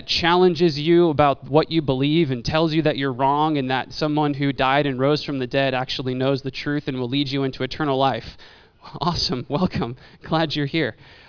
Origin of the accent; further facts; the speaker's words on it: San Diego, California, United States; now in Burien, United States; And I originally come from San Diego, and I learned that there's something called the Seattle Freeze out here.